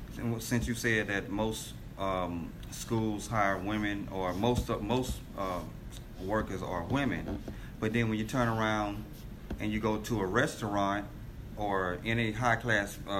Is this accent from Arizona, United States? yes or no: no; Plaquemine, Louisiana, United States; Yeah, from Louisiana. I was born in Plaquemine, Louisiana.